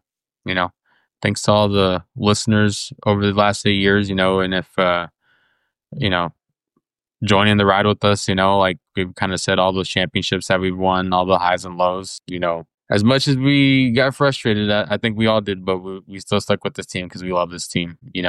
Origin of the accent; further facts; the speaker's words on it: Texas, United States; I, you know, as a Texan, you know, I could always be true to myself, but also be like an America fan.